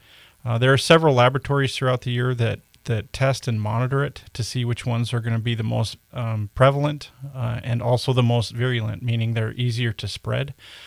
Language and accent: English; Montana, United States; So I'm a pharmacist by trade, born and raised in Montana, went to the University of Montana, then School of Pharmacy in Montana.